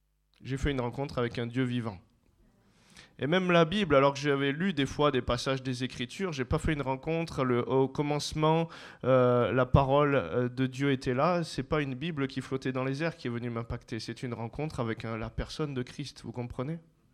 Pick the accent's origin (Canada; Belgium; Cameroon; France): France; Valence, Auvergne-Rhône-Alpes; moi je suis originaire de la Drôme, je suis né à Valence, donc c'est pas très loin. Et donc j'ai bien grandi, je connais pas mal le secteur